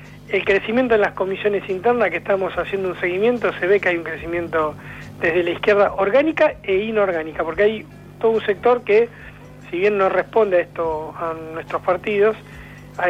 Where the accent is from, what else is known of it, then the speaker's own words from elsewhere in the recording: Ushuaia, Tierra del Fuego, Argentina; Yo vengo de Ushuaia, te puedo asegurar que en Ushuaia la izquierda va a ser una elección muy buena.